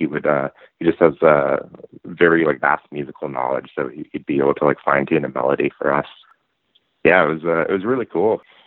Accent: Ontario, Canada; moved away as an adult; now in Vancouver, Canada; So it was shortly after I moved to Vancouver. I'm from Ontario. And about a week after I moved here

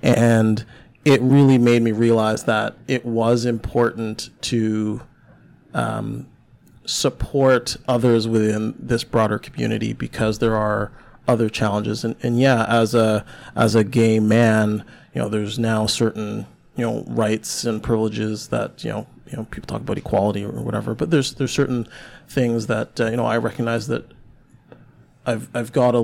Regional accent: Mississauga, Ontario, Canada; now in Vancouver, Canada; I grew up in Mississauga, but I live in Vancouver now

